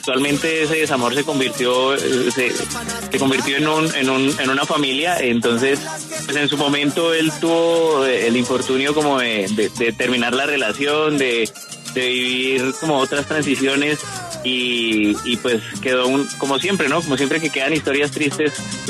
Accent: Colombia; A nosotros como colombianos.

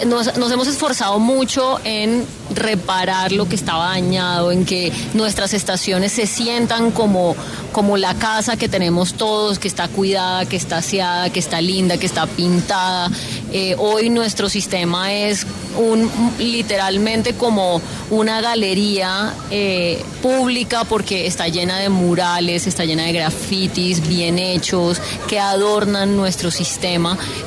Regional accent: Valledupar, Cesar, Colombia; now in Bogotá, Colombia; porque yo, por ejemplo, soy de Valledupar, pero me siento muy bogotana.

